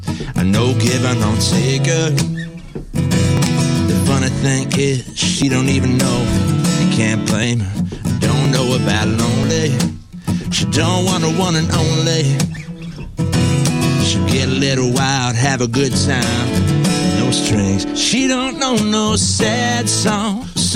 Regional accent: Australia; I guess as an Australian country artist, that's kind of the goal to win one of those golden guitars.

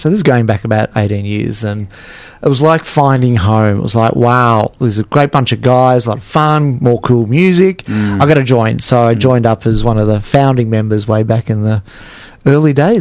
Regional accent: Melbourne, Victoria, Australia; So I'm born and raised in Melbourne and been here all my life. We've done some stints overseas and up in Sunshine Coast in Queensland, but pretty much, you know, Melbourne is home.

